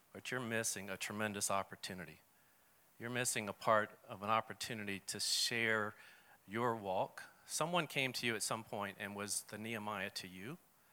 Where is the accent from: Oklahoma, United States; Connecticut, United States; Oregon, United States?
Connecticut, United States; Groton; I'm from Groton, Connecticut.